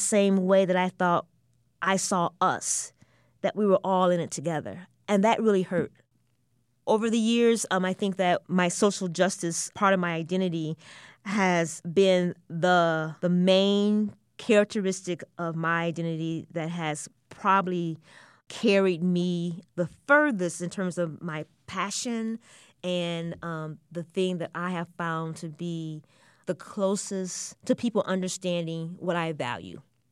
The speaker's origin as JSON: {"language": "English", "town": "Allentown", "region": "Pennsylvania", "country": "United States", "said": "I'm from Allentown, Pennsylvania. I identify as an African-American woman, and this is my story."}